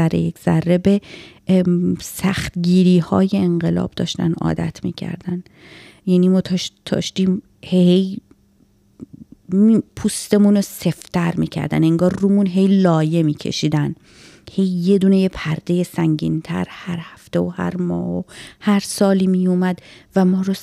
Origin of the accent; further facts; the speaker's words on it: Iran; به عنوان یک ایرانی اصیل باید اصالتمون رو حفظ بکنیم